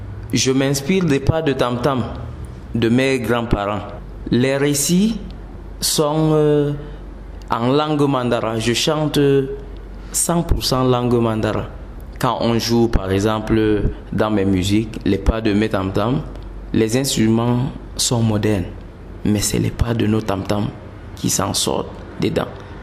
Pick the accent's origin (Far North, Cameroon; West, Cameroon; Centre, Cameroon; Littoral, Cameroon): Far North, Cameroon; Mora; Mora qui est ma ville natale.